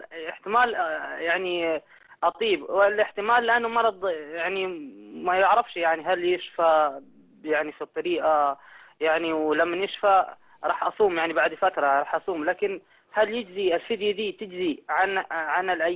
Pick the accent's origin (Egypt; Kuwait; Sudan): Sudan; انا جيت من السودان لمصر هنا اتعالج وكنت مريض